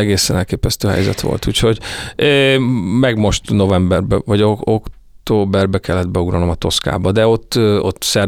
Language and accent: Hungarian; Paks, Tolna, Hungary; Hát úgy jött, hogy Pakson nőttem fel